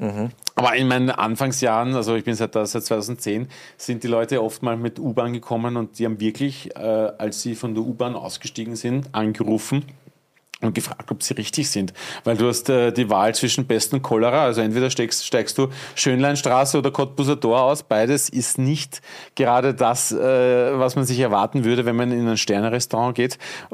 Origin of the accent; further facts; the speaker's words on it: Mödling, Lower Austria, Austria; born there; Nein, ich bin geboren in Mödling, also für alle, die es nicht wissen, Niederösterreich, Grenze Wien, aufgewachsen allerdings. Also mein Elternhaus war damals in Berchtoldsdorf, aber meine Mama ist übersiedelt, da habe ich noch in die Windeln gemacht, nach Bruck an der Leiter und ich bin da aufgewachsen.